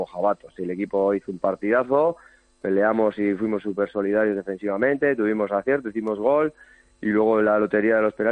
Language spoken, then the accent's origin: Spanish; Busturia, Basque Country, Spain; yo soy de Bilbao, bueno, de Bilbao, de Busturia, de un pueblo de Guernica